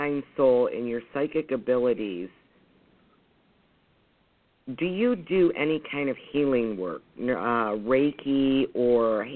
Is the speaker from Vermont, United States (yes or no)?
no; Trenton, Michigan, United States; Okay. I'm from Trenton, so I was just curious.